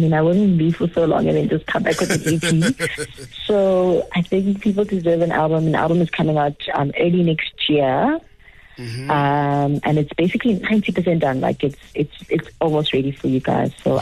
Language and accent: English; South Africa; So, you know, I'm proudly South African and I always try my best to grow and learn. And, you know, I'm learning some Tsonga, I'm learning some Venda.